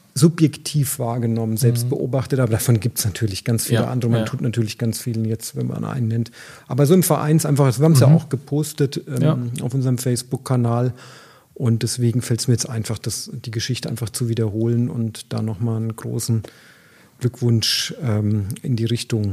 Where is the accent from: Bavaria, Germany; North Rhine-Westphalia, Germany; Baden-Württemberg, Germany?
Bavaria, Germany; Sinnberg; Sinnberg ist eher meine alte Heimat.